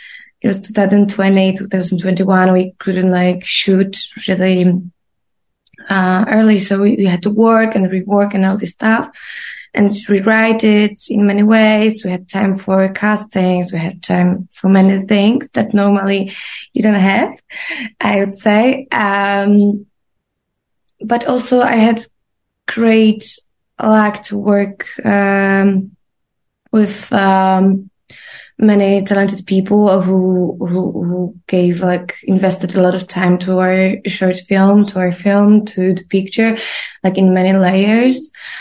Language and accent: English; Poland; English is a second language; now in Czech Republic; I'm Polish, but I'm born and raised in Poland, but I live in Czech Republic. I study here, I fell in love with boy and stayed here.